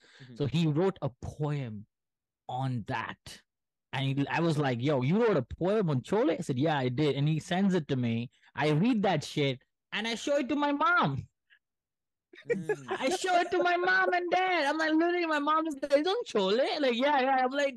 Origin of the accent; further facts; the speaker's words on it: India; because I'm an Indian